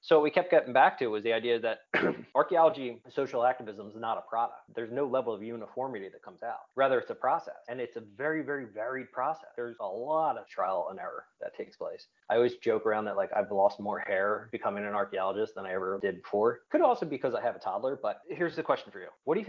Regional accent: New Jersey, United States; accent: New Jersey; now in South Carolina, United States; I live in South Carolina right now. And if you can't tell from this nasally accent, I'm from Jersey. I am a middle-aged white dude from Jersey.

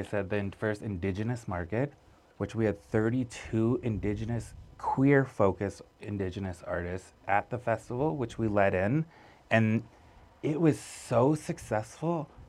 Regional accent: Flagstaff, Arizona, United States; So I'm from Flagstaff. Northern Arizona is my home. I was born in Tuba City. Raised my whole life in Flagstaff, Arizona.

